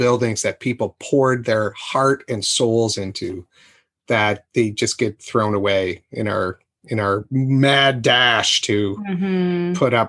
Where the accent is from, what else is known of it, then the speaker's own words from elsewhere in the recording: Buffalo, New York, United States; And I grew up in just outside Buffalo